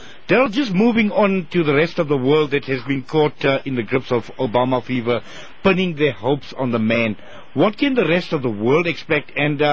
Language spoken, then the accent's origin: English; United States; just looking at it from America's point of view and being an American